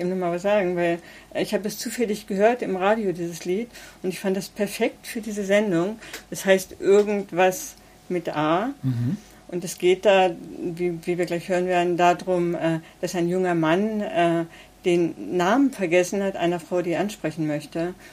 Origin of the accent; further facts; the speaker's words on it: Helmstedt, Lower Saxony, Germany; now in Bremen, Germany; Ich komme eigentlich aus Helmstedt, das was heute so in der Mitte der Republik liegt. Mhm. Und bin dann über mehrere andere Städte nach Bremen gekommen.